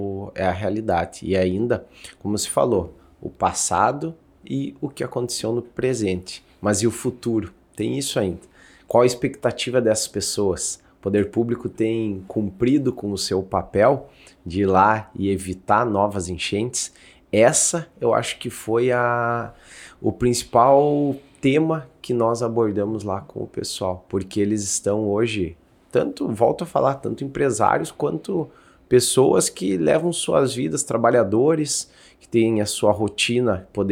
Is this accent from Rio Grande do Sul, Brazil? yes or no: yes; Rio Grande do Sul, Brazil; ainda mais para mim como gaúcho